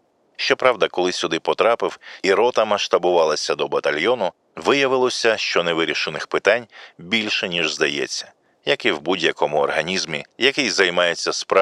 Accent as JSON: {"language": "Ukrainian", "region": "Kyiv", "country": "Ukraine", "tie": "born or raised there", "said": "мій батя ліванець, а по мамі я корінний киянин до п'ятого коліна точно."}